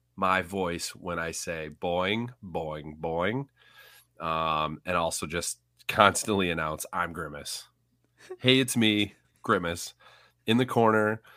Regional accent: Illinois, United States; accent: Central Illinois; Maybe only my Central Illinois accent can say it properly.

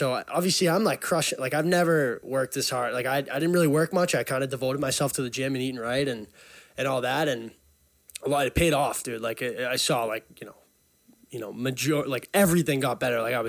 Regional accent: Burlington, Massachusetts, United States; Yeah, I grew up in Burlington, Mass, 22.

